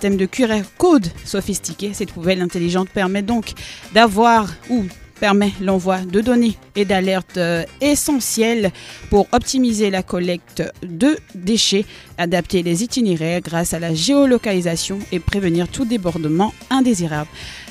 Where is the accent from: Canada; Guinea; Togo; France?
Togo; langue vernaculaire parlée chez nous au Togo, plus précisément dans le sud